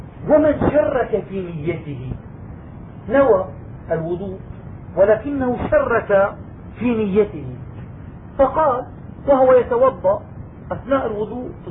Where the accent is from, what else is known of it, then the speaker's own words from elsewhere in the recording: Syria; عندنا في الشام معظم المساجد يذكر المؤذن أو الإمام المصلين بالنية